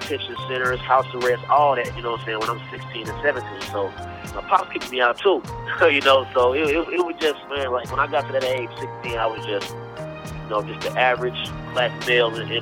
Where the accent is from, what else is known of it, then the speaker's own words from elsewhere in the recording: Kansas City, United States; Yo, yeah, I'm from Kansas City, man, not Oklahoma City.